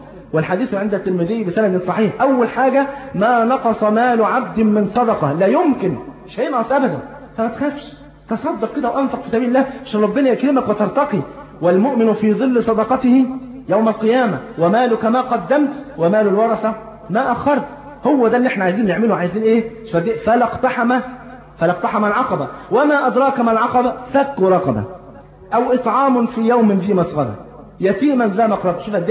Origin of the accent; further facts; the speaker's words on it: Egypt; وما تستغربش كده انت عارف احنا عندنا في مصر هنا لحد وقت قريب جدا ايام جدي وجدك ما كانش يعرف التقويم برضه.